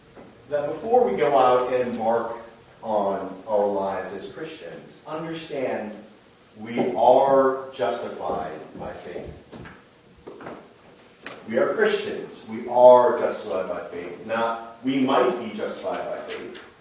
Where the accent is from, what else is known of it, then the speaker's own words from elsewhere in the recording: Iowa City, Iowa, United States; Particularly notable, again, that I grew up in Iowa City, where I was reminded of how close those ties were to the Lutherans who seemed to be surrounding us on every street corner.